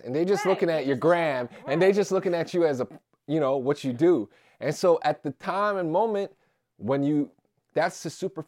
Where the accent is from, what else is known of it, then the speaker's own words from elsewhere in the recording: Louisiana, United States; And, like, on top of that, like, I grew up in Louisiana. And, like, you know... Asian motherfuckers don't get played down there.